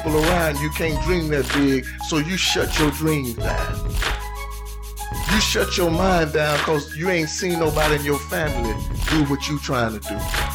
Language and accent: English; Dallas, Texas, United States; I don't deal with people from West Dallas, Doc. I'm from the East.